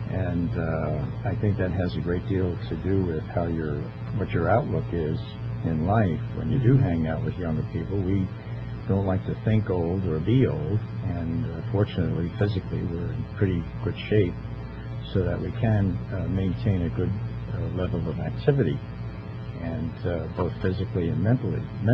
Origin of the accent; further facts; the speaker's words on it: New York City, New York, United States; I was I was born and bred in the Bronx and grew up there until I went into the service.